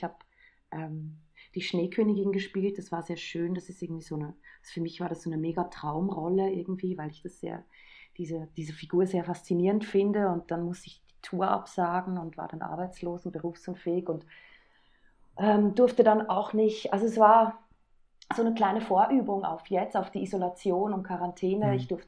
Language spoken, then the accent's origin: German; Switzerland; also born or lived in Vienna, Austria; Ich bin in der Schweiz aufgewachsen, dann bin ich nach Wien